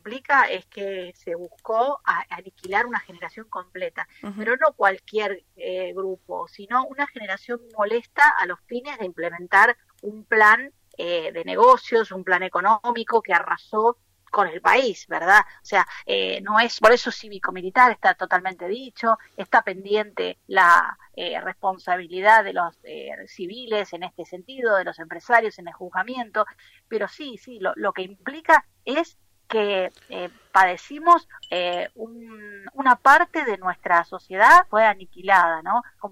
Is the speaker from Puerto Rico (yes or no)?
no; Argentina; creo que somos muchos los argentinos y las argentinas que nos conmovemos con lo que nos va sucediendo